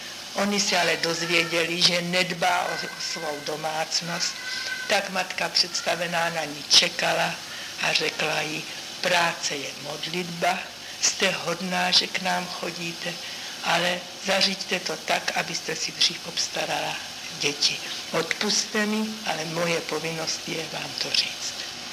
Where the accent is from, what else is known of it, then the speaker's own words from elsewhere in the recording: Turnov, Liberec Region, Czechia; born there; Narodila jsem se v Turnově